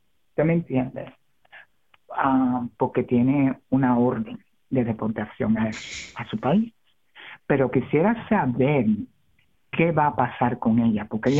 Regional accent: Cuba; now in United States; Porque yo también vine como migrante de Cuba hace muchísimos años.

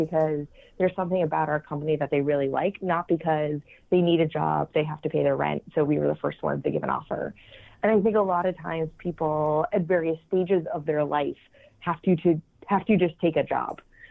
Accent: New England, United States; now in New York City, United States; I currently live in New York City. We've been here for about 9 years, so I'm originally from New England. I have lived in various states across the country

